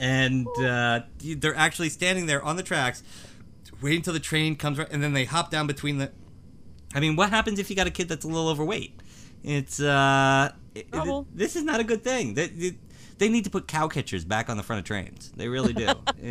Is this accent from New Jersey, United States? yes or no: yes; Newton, New Jersey, United States; I grew up in Newton, New Jersey, and I talk with Mark from Weird New Jersey all the time about it. Newton is like the weirdest town in all of New Jersey.